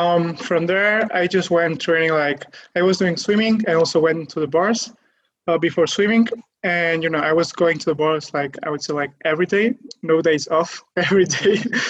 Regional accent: Catalonia, Spain; I'm from Spain, from Catalonia, near Barcelona, and I'm 21 years old.

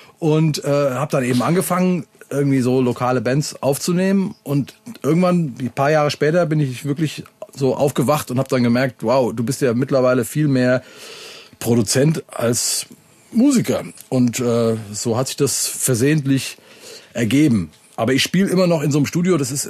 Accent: Hesse, Germany; Also als Hesse habe ich schon immer gesagt

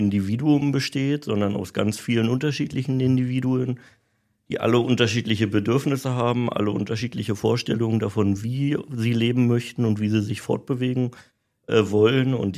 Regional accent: Potsdam, Brandenburg, Germany; Ich bin ja in Potsdam aufgewachsen

